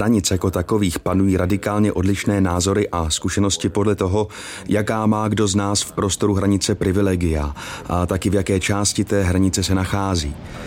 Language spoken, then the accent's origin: Czech; United States; Czech is a second language; moved away as an adult; a tak jsem se přesunul do Washingtonu, úplně na druhou stranu Spojených států, než odkud pocházím.